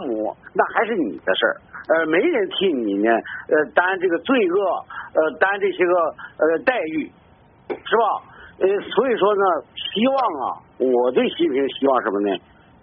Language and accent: Chinese; Baoding, Hebei, China; 但是我是保定人呢，但是我的处境根本没有改变。